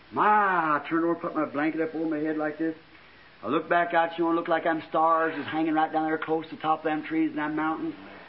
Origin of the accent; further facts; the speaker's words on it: Wickenburg, Arizona, United States; now in Phoenix, United States; Phoenix is a small place then. We come from Wickenburg down there.